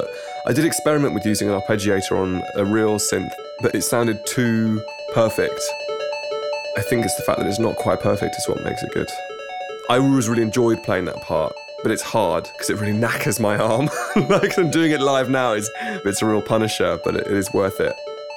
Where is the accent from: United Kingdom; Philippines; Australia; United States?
United Kingdom; England; You know, growing up in England, I don't know, you watch a lot of American TV and films and stuff